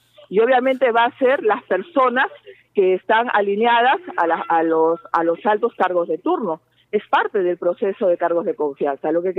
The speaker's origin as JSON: {"language": "Spanish", "region": "Arequipa", "country": "Peru", "lives_now": "Lima, Peru", "said": "porque yo soy de Arequipa, por cierto, feliz día para mi ciudad"}